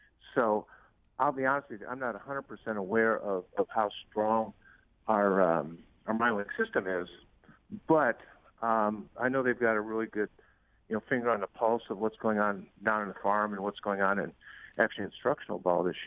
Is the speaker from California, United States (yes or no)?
yes; San Diego, California, United States; I mean, you know, I grew up in San Diego.